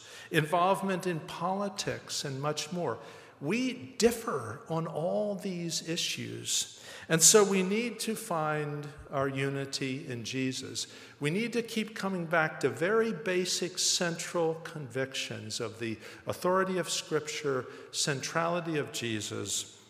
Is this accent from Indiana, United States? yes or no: yes; Elkhart, Indiana, United States; the first Mennonite missionaries of to Argentina were sent by Mennonite Board of Missions from my hometown. You know, it was Elkhart organization